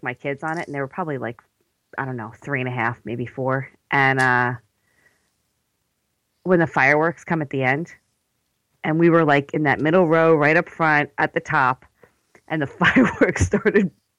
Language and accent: English; New Jersey, United States; Wait, first of all, I'm from New Jersey.